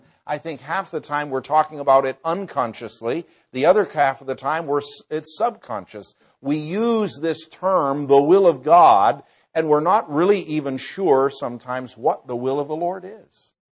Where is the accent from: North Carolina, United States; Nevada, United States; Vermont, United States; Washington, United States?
Vermont, United States; I found out there's some other people here from the Green Mountain State. And that's my home state.